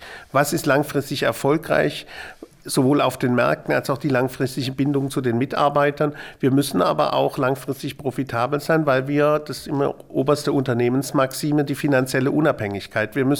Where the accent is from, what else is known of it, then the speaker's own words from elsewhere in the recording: Baden-Württemberg, Germany; Ich komme aus dem Schwabenland